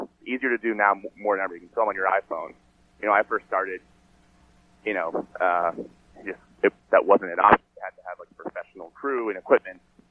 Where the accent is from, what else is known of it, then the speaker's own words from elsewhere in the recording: Los Angeles, California, United States; You know, for me, like I said, I grew up in Los Angeles